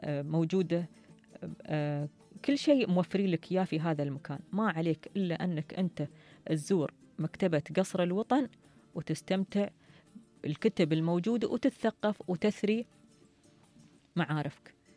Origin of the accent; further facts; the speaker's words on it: United Arab Emirates; نحن من كثر ما نحن متوالفين يعني هالإمارات، نحن شعب تلقى لك في رأس الخيمة عندك أهل، في الفجيرة عندك أهل، في أبوظبي عندك أهل